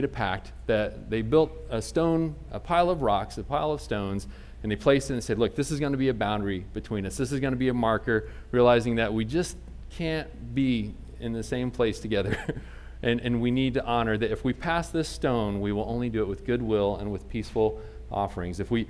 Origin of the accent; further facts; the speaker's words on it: Indianapolis, Indiana, United States; I told you I was from Indiana. Indianapolis is my home, a little Midwest boy. And I was a little city kid.